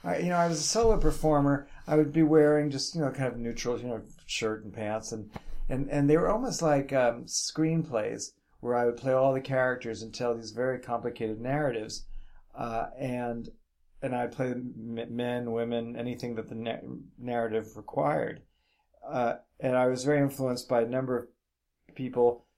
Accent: New York City, New York, United States; Well, I knew, maybe because I'm from New York City, or maybe just nature gave me a pragmatic attitude about life.

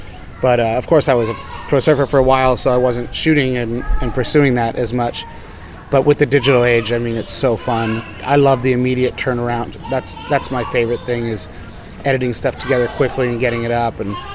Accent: La Jolla, California, United States; No, they're younger than me. I grew up in La Jolla. That crew came after me.

